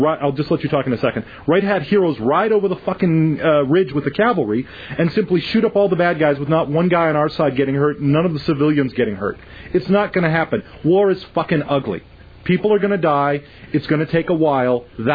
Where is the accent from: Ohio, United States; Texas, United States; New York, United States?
New York, United States; Matter of fact, I used to be an American. I was brought up in New York, and after Rwanda, I gave up any claim to having ever been an American.